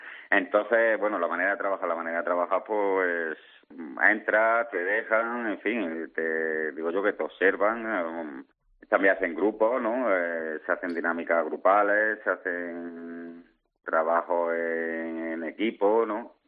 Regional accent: Jaén, Andalusia, Spain; yo soy natal de Jaén y hice el programa en Huelva.

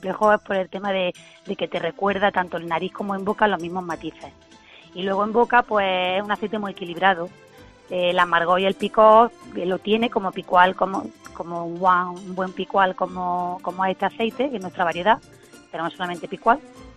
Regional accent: Úbeda, Andalusia, Spain; Pues mira, nosotros somos de aquí, de Úbeda, y tenemos la finca alrededor de la loma.

